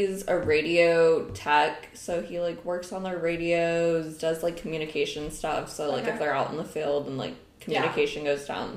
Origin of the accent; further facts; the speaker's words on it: Peoria, Arizona, United States; I'm originally from Arizona.